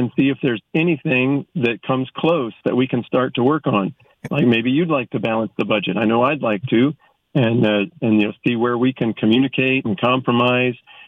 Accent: United States; I was really embarrassed as an American

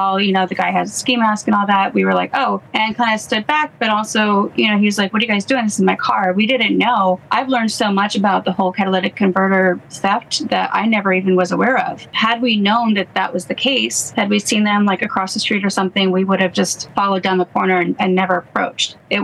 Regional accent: East Coast, United States; now in Los Angeles, United States; I don't feel safe in LA. I've been here for 12 years. I'm from the East Coast originally.

